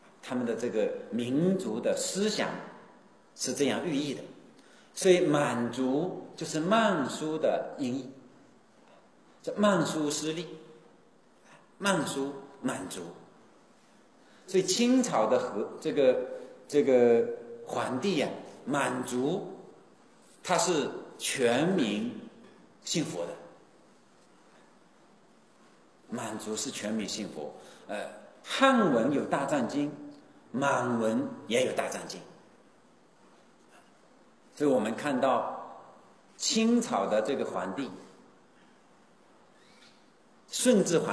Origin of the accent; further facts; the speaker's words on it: China; 所以我们中国人能够相应大乘佛法